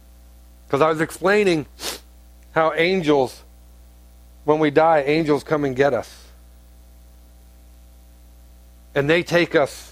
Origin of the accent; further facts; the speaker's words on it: Ohio, United States; also born or lived in North Carolina; my mom lives in Ohio, which is where I'm originally from, and I would go back to home, that would be Ohio